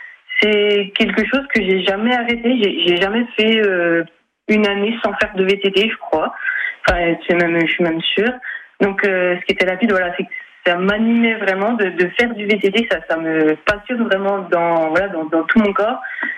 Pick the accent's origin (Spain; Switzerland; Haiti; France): France; Morteau, Bourgogne-Franche-Comté